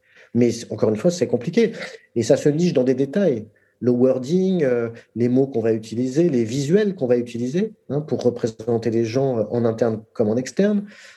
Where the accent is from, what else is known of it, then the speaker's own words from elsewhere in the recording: France; born there; Moi, je suis français parce que je suis né en France